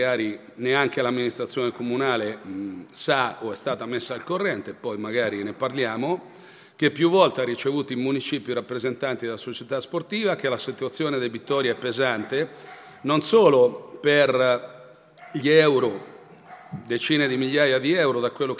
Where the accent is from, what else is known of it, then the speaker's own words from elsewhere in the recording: Chiaravalle, Marche, Italy; born there; sono nato a Chiaravalle, anzi ieri ho chiesto all'anagrafe anche l'orario in cui sono nato il 16 dicembre a mezzogiorno